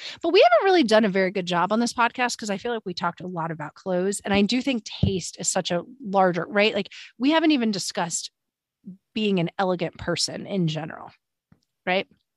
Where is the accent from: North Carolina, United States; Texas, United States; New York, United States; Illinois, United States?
New York, United States; I'm telling you, as a New Yorker, you're going to have to do it, because how do you wear a skirt?